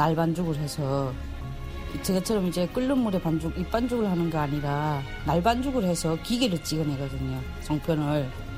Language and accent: Korean; Chongjin, North Hamgyong, North Korea; now in South Korea; 제가 고향이 이북 사람인데 청진인데 이북식 떡을 해야 되겠는데